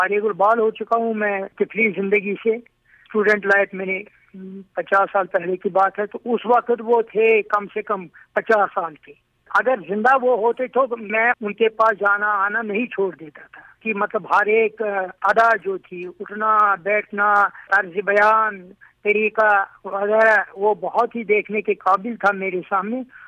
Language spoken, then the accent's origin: Urdu; Jammu and Kashmir, India; اس زمانے میں ہمارے وادی کشمیر میں جو پنڈت لوگ تھے وہی پڑھے لکھے تھے زیادہ, مسلمانوں سے زیادہ, کیونکہ مسلمان یہاں زیادہ کھیتی باڑی کرتے تھے